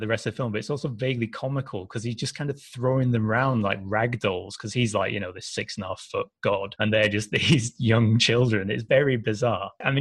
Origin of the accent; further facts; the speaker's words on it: United Kingdom; we're British.